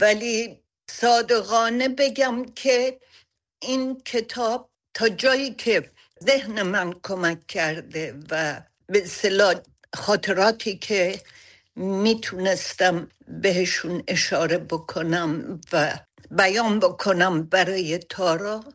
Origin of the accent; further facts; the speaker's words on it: Iran; moved away; از وقتی که از ایران اومدم بیرون